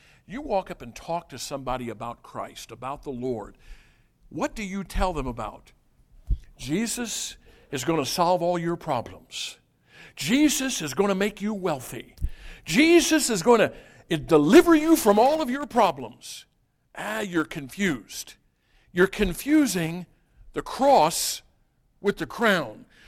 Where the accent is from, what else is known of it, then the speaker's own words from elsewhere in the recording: United States; By the way, I'm an American.